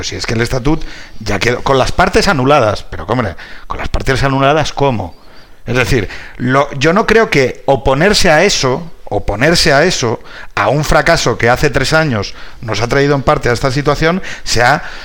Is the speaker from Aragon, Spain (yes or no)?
no; Asturias, Spain; now in Madrid, Spain; Oye, que yo soy de Asturias, también un respeto.